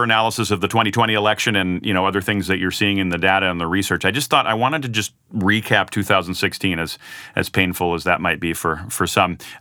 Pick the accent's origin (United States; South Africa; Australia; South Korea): United States; Michigan; well, in Michigan, for example, my home state, the margin I think Trump won by was about 10,000.